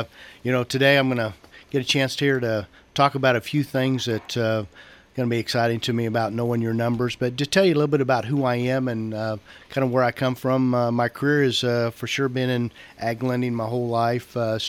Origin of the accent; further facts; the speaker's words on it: Thayer, Kansas, United States; I am from Southeast Kansas, raised a little town of Thayer. Been there born and raised, and been there ever since.